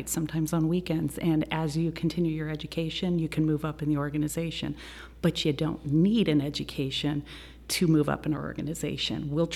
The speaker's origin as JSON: {"language": "English", "region": "Arizona", "country": "United States", "also_born_or_lived": "Tennessee", "lives_now": "Durham, United States", "said": "Even though I'm from Arizona, North Carolina is home to me now."}